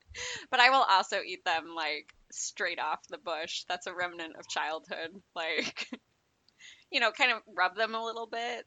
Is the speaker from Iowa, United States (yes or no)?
yes; Iowa, United States; I'm from Iowa and I don't understand.